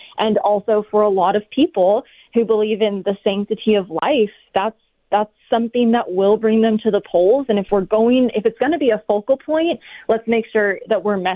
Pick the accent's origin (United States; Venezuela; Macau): United States; California; I mean, you know, you're in Arizona. I grew up in California.